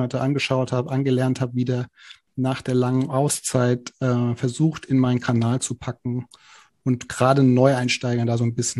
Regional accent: Frankfurt, Hesse, Germany; komme ich aus Frankfurt.

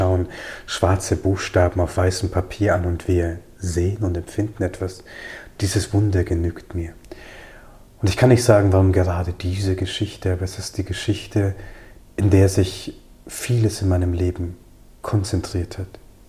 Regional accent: Germany; Ich bin in Deutschland groß geworden. Weil mein Vater konvertiert ist, bin ich Christ.

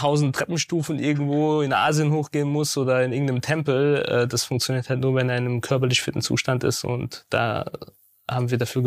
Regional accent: Saarbrücken, Saarland, Germany; accent: Saarland; Ich komme aus Saarbrücken.

